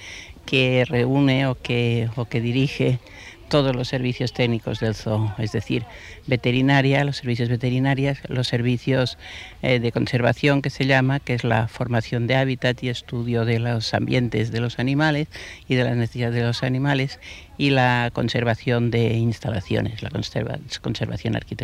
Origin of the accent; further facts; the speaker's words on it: Barcelona, Catalonia, Spain; born there; moved away as an adult; now in Madrid, Spain; Yo nací en Barcelona y, bueno, en el año 50 me trasladé a Madrid porque mi dedicación profesional estaba entonces aquí en Madrid